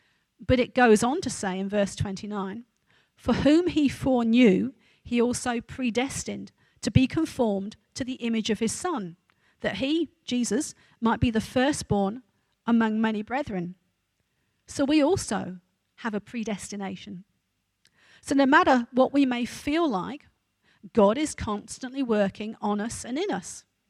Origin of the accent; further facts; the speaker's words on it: England, United Kingdom; moved away as an adult; Now, I was born in England, and I lived there till I was 32, so I've been used to Queen Elizabeth and the royal family, British royal family, being around all my life.